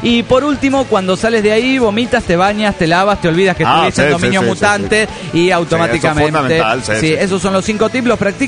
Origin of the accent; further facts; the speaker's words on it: Monterrey, Nuevo León, Mexico; de Monterrey, Nuevo León, México.